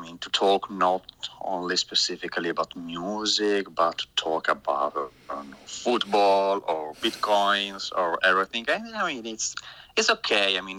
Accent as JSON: {"language": "English", "town": "Brescia", "region": "Lombardy", "country": "Italy", "tie": "born or raised there", "said": "I grew up in Brescia, which is a big city, really in between Milan and Venice, so in the north of Italy."}